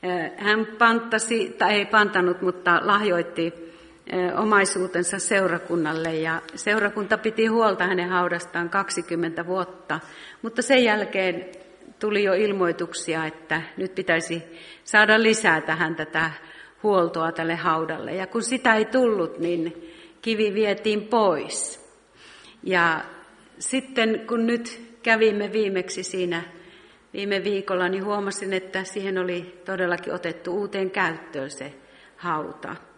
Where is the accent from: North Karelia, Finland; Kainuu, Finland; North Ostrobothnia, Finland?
North Karelia, Finland; Joensuu; kävimme Joensuussa. Siellä aina kun käymme, olen sieltä kotoisin